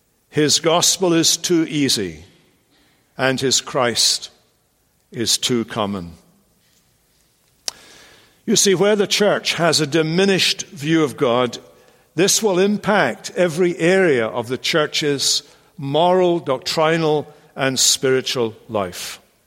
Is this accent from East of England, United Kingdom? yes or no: no; Scotland, United Kingdom; my wife is English, after all, and I'm Scottish.